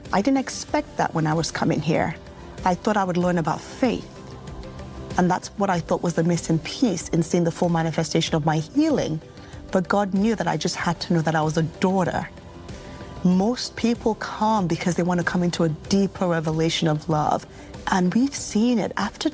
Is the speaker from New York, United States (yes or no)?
yes; Brooklyn, New York, United States; I'm also from Brooklyn, New York.